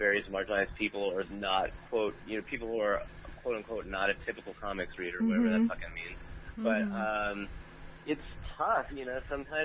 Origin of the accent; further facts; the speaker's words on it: Minnesota, United States; I tell you, I grew up in Minnesota, so, like, I know, like, the Midwest.